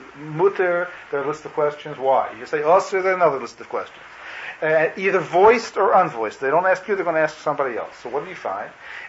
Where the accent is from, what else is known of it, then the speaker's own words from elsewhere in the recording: Canada; I'm a Canadian.